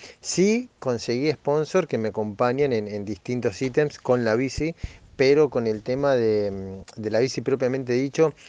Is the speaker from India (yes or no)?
no; Argentina; el viaje lo empecé solo ya desde que salí de Argentina